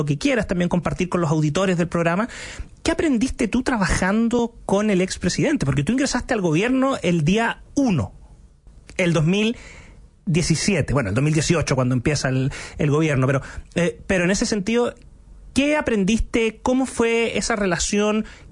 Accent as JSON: {"language": "Spanish", "town": "Copiapó", "region": "Atacama", "country": "Chile", "said": "yo soy del norte, de Copiapó"}